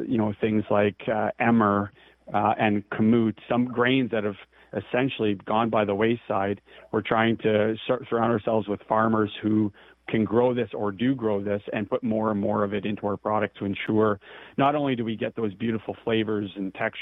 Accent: Scotland, United Kingdom; Scones is, as a Scottish man myself, my wife has to find a way to make scones out of our wild yeast process.

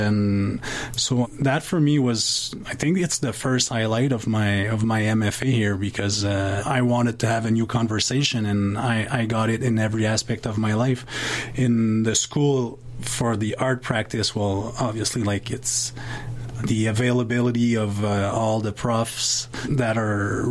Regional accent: Montreal, Quebec, Canada; now in Winnipeg, Canada; I'm from Montreal and the family's in Montreal and I'm in Winnipeg here.

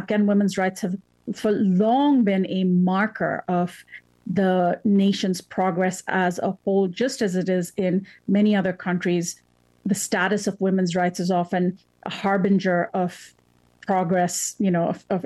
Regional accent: United States; how the United States, because I'm an American, responded to effectively what turned into a Soviet takeover

